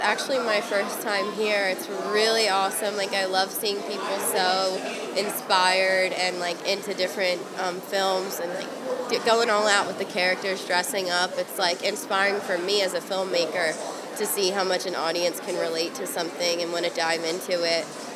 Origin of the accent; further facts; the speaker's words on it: Philadelphia, Pennsylvania, United States; also born or lived in Los Angeles; I was in Los Angeles for a few years, and I just moved back about a year ago. To Philadelphia because I'm originally from Philly.